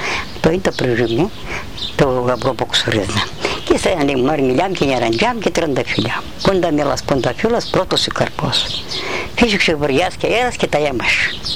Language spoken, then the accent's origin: Greek; Petrota, Eastern Macedonia and Thrace, Greece; Στα Πετρωτά. Πετρωτά γεννήθηκα, στα Πετρωτά μεγάλωσα, μπατίστηκα, παντρεύτηκα, ραβώνιασα, γέρασα, χειρίψα, όλα τα πέρασα.